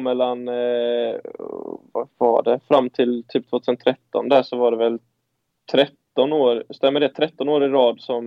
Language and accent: Swedish; Halmstad, Halland County, Sweden; Utan Halmstad ligger i Halland, heter det.